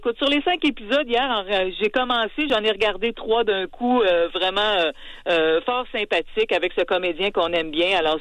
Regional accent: Quebec, Canada; en tout cas chez nous au Québec.

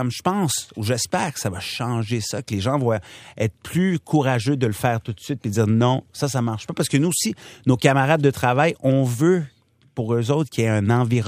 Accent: Montreal, Quebec, Canada; J'ai grandi dans le quartier le plus multiculturel au Québec. Je suis allé à l'école secondaire la plus multiculturelle au Québec.

